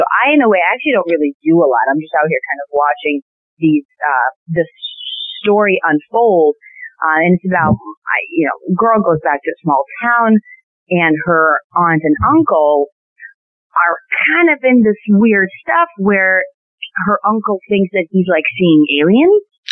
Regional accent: Russia; I'm from Russia. We did that.

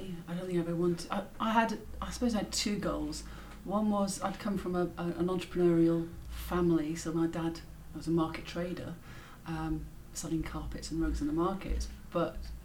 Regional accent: Yorkshire and the Humber, United Kingdom; I was brought up in Yorkshire

